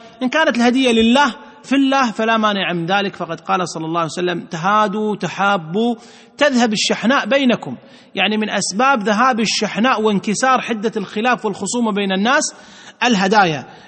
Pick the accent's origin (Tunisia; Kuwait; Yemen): Kuwait